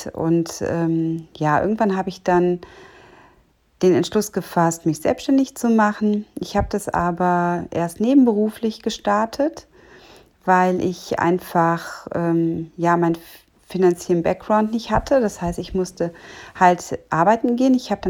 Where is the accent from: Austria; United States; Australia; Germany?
Germany; Cologne, North Rhine-Westphalia; born there; Ich bin 1976 in Köln geboren.